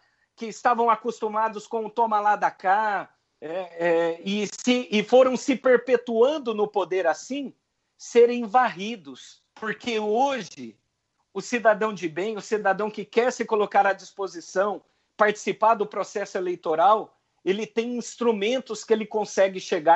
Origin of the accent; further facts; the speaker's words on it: Paraná, Brazil; sou do Paraná.